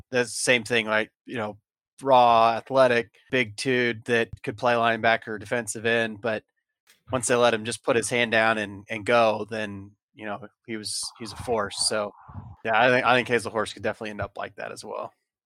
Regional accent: Carthage, Missouri, United States; born there; Well, actually, that's where my parents grew up. That's where I was born, but I didn't go to high school there.

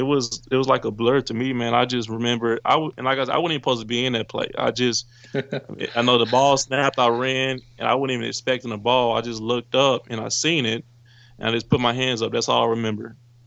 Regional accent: Oklahoma City, Oklahoma, United States; that the OU game is always been, of course, special to me because I'm from Oklahoma City. So a lot of my friends and families are OU fans.

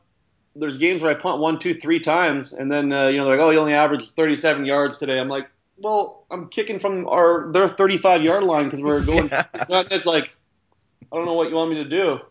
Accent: Canada; that's actually how I kind of, well, I grew up in Canada where.

